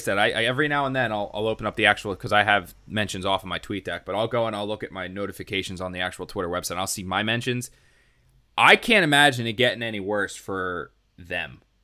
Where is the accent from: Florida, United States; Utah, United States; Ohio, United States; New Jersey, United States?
New Jersey, United States; I mean, I grew up in South Jersey, so all of my friends are Eagle fans